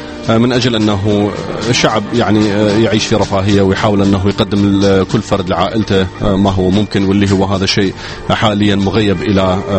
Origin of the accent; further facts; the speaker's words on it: Iraq; وكإنسان عراقي